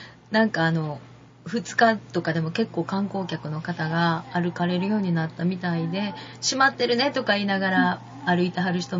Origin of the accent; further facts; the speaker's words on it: Kyoto, Japan; もう、生まれも育ちも錦なんで、